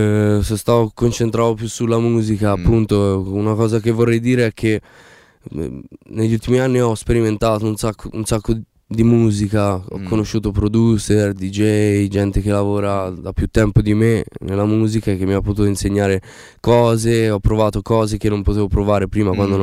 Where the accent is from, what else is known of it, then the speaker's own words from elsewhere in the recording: Kosovo; in casa mia io sono di origine albanese, sono del Kosovo. E comunque si ascoltava musica albanese, mio padre e mia madre ascoltavano musica popolare albanese, canzoni vecchie.